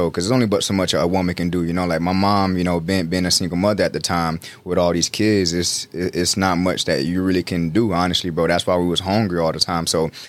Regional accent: Conway, South Carolina, United States; now in Myrtle Beach, United States; I live in Myrtle Beach, but I'm from Conway, South Carolina.

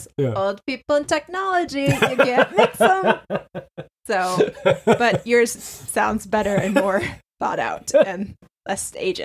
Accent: United States; First off, as an American, how dare you, sir?

